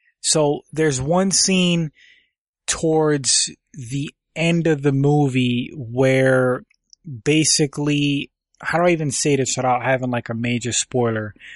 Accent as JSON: {"language": "English", "region": "New York", "country": "United States", "tie": "born or raised there", "said": "I grew up in New York and, I had moved to New England and, in like 97, 98."}